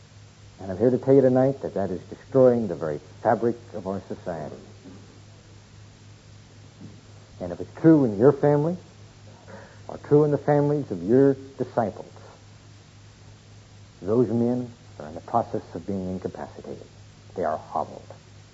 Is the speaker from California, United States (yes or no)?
no; Colorado, United States; I'm from Colorado, and we do some backpacking up in that part of the country, in the high country.